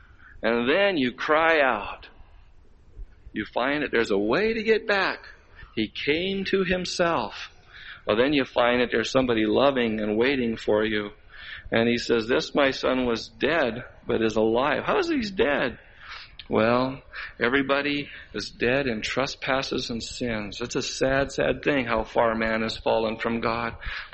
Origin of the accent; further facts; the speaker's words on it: Tacoma, Washington, United States; Well, you know, one time I used to be a salesman in Tacoma, Washington. That's where I'm from. I'm from Tacoma, Washington.